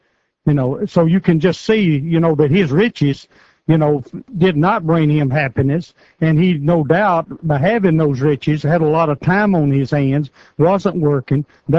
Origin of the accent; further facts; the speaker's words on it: Tennessee, United States; from Culloca, Tennessee